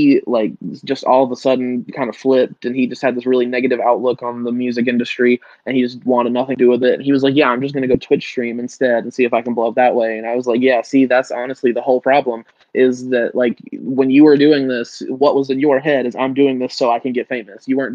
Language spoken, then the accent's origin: English; Easley, South Carolina, United States; born there; now in Spartanburg, United States; I live in Spartanburg, South Carolina. Even though I was born in Easley, I say I rep Spartanburg because, like, this is where I live.